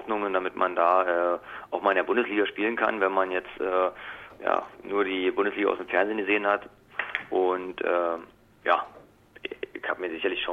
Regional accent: Berlin, Germany; born there; now in Wolfsburg, Germany; ich bin ja gebürtiger Berliner, Rand-Berliner

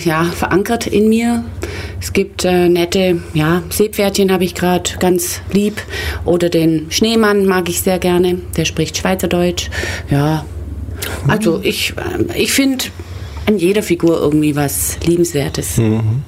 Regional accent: Biberach, Baden-Württemberg, Germany; born there; also ich komme gebürtig aus Biberach

